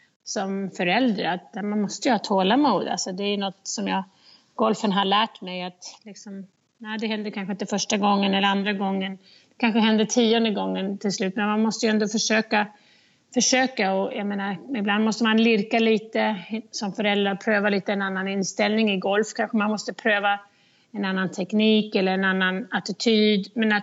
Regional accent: Bro, Stockholm County, Sweden; Jag menar, när jag växte upp hemma i Bro, då tränade vi med killarna.

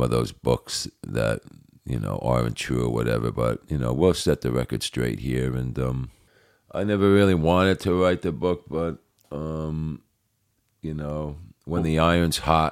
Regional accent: New Jersey, United States; born or raised there

